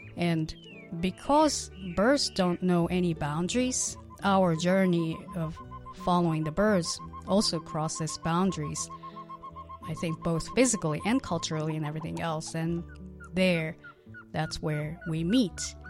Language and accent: English; Japan; I grew up in Japan, and I was exposed to news from North Korea all the time.